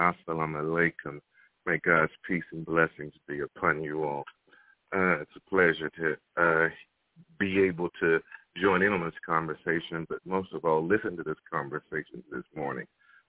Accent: Chicago, Illinois, United States; I grew up on 5525 South Lafayette, Chicago, Illinois. 60625.

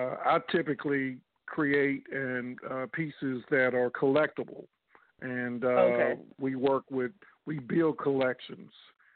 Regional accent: West Monroe, Louisiana, United States; I'm from West Monroe, Louisiana, and I'm a professional artist.

